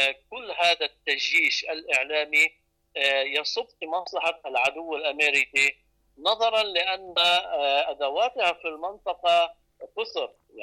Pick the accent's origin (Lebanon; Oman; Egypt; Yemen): Lebanon; عندنا في لبنان